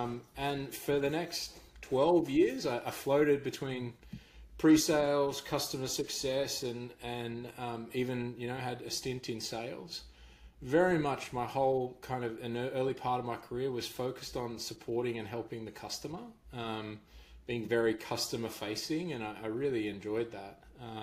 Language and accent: English; Australia; I grew up in Australia. I spent the first kind of 12 years of my life living in a beautiful coastal town. And then I moved to Canberra